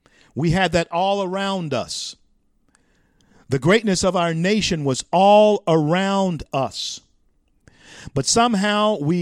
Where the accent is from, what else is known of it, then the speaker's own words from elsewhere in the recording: the South, United States; Getting back to my growing up in the South and understanding of the Civil War that I have.